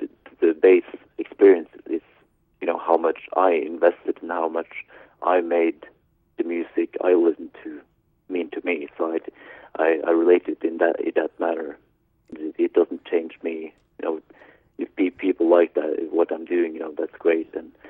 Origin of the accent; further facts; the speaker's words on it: Norway; English is a second language; Living in my hometown of Norway, I think that gives me a very healthy perspective on all this.